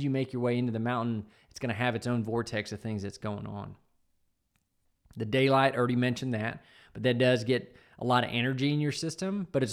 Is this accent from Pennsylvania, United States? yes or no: no; Texas, United States; I'm a Texan, and I'll tell you, I'm proud of how big our state is.